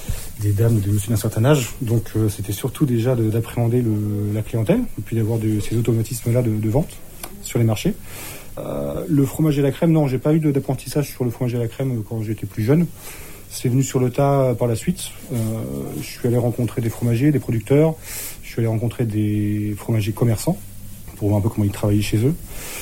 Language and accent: French; France; moved away as an adult; Je suis originaire de côté des Vosges, donc dans l'Eure. Et je suis arrivé à Caen pour mes études.